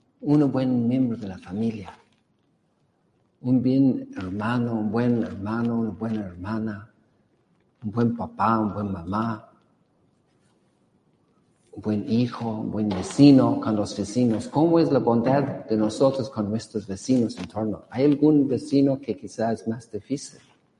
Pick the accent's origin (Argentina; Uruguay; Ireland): Ireland; Yo soy irlandés